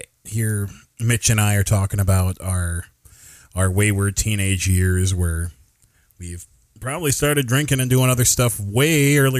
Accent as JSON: {"language": "English", "town": "Eagan", "region": "Minnesota", "country": "United States", "tie": "born or raised there", "said": "so I grew up in Minneapolis and specifically suburb Eagan, Minnesota."}